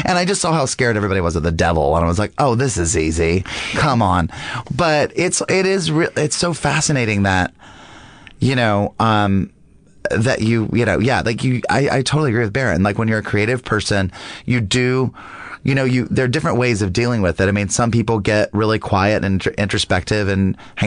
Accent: the South, United States; because I grew up in the South

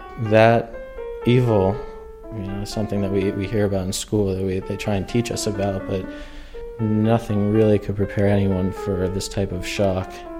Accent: Cambridge, Massachusetts, United States; I grew up in Cambridge. I went to Cambridge Rindgenland High School

